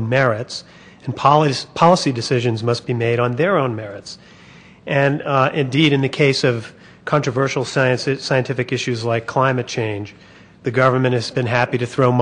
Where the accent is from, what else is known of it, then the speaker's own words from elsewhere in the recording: Niwot, Colorado, United States; I'm from Niwot, Colorado.